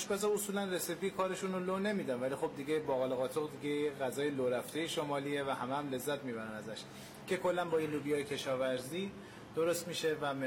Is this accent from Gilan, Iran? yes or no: yes; Lahijan, Gilan, Iran; ما اصالتاً لاهیجانی هست.